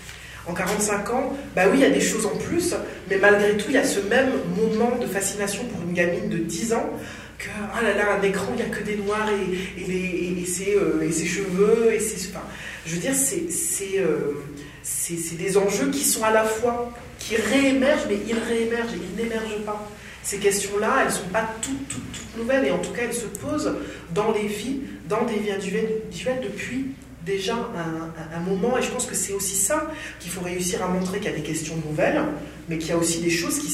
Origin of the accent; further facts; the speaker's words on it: Martinique, France; j'ai grandi en Martinique dans les années 80